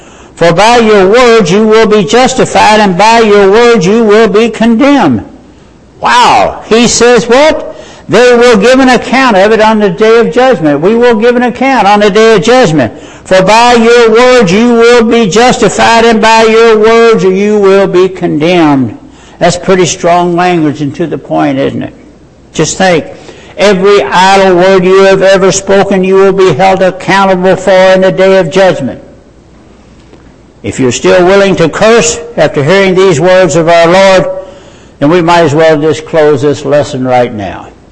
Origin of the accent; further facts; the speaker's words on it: McHenry, Kentucky, United States; When I grew up in Ohio County, way back in the woods, in a little town called McHenry, it was called cussing.